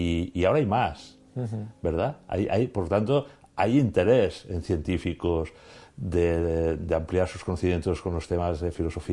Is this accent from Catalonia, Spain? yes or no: yes; Catalonia, Spain; Que está en mi tierra, ¿no? En Cataluña, sí